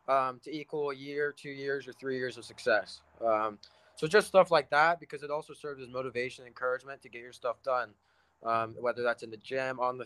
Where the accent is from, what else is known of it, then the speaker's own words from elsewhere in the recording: Keller, Texas, United States; I grew up in the Fort Worth, Keller area, so that's a solid drive to Frisco